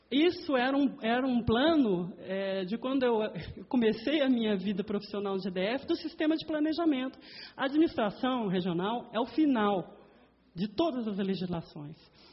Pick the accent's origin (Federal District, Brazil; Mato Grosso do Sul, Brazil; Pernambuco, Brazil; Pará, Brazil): Federal District, Brazil; Brasília; eu digo como nasci em Brasília há 47 anos, então a gente está aqui há muito tempo